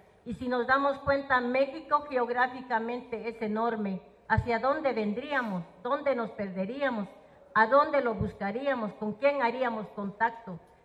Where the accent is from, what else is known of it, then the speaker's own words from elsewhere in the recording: Guatemala; de Guatemala. Para mí es importante este espacio